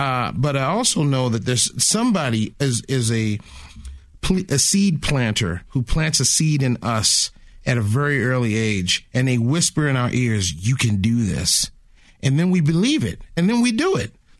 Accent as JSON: {"language": "English", "town": "Baltimore", "region": "Maryland", "country": "United States", "tie": "born or raised there", "said": "I grew up in Baltimore"}